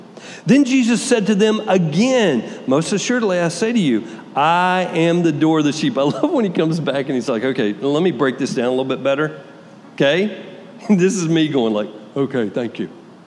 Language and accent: English; Texas, United States; many of you know I'm from Texas, so I was a cattle guy. We didn't do sheep.